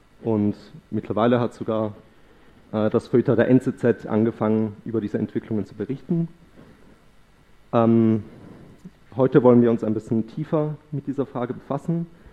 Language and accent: German; Eastern Switzerland, Switzerland; ich bin in der Ostschweiz geboren und aufgewachsen und im Moment schreibe ich meine Doktorarbeit an der Universität Zürich.